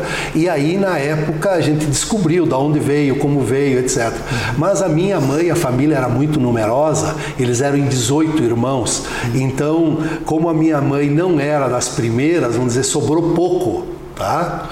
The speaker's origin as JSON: {"language": "Portuguese", "town": "Caxias do Sul", "region": "Rio Grande do Sul", "country": "Brazil", "tie": "born there", "said": "Eu nasci em Caxias do Sul."}